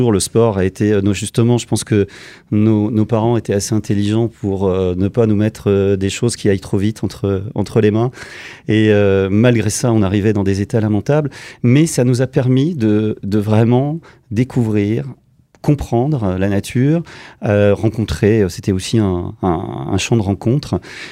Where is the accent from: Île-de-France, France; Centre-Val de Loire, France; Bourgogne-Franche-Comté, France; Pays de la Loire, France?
Bourgogne-Franche-Comté, France; depuis que je suis gamin, donc je suis originaire du Morvan, un formidable terrain de jeu en termes de nature